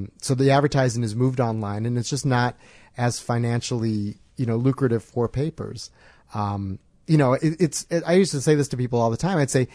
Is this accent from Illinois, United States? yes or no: yes; Chicago, Illinois, United States; No, I grew up in Chicago.